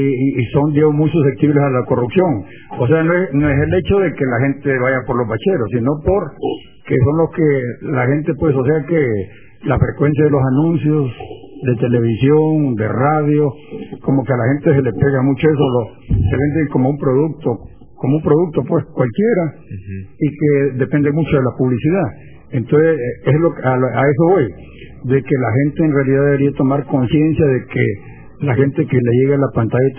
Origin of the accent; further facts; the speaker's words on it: Tegucigalpa, Francisco Morazán, Honduras; como buenos capitalinos, como buenos hondureños, responsables